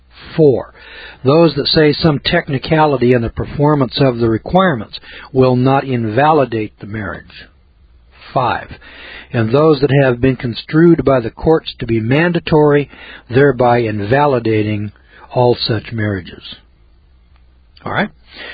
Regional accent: Scotland, United Kingdom; But, you know, sitting over here as a Scotsman

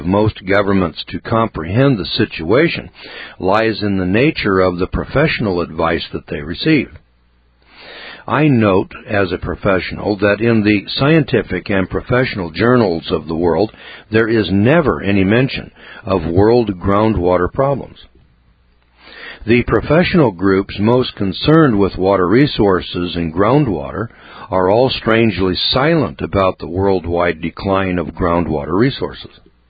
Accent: Rust Belt, United States; I'm an outsider, you know, I'm a snowbird from the Rust Belt

